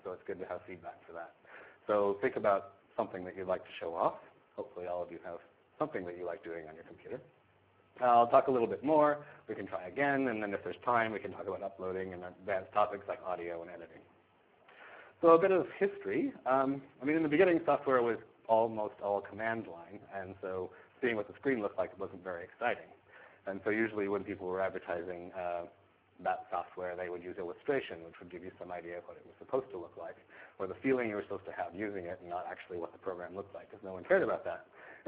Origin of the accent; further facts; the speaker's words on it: Vancouver, British Columbia, Canada; I'm here from Vancouver, Canada, so thank you, everyone, for inviting me.